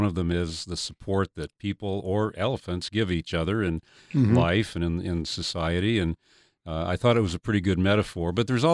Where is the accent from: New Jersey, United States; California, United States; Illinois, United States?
California, United States; Los Angeles; I was raised in Los Angeles during the 40s and 50s.